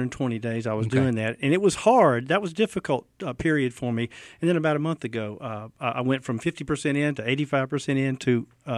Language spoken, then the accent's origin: English; Mobile, Alabama, United States; Yeah, I'm proud to say that I grew up in Mobile in a Catholic family.